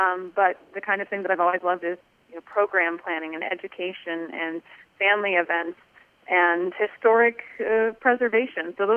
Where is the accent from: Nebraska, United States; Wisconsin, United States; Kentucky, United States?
Nebraska, United States; Omaha; You know, I grew up in Omaha, Nebraska, but my grandparents … lived in Avoca and had a farm here.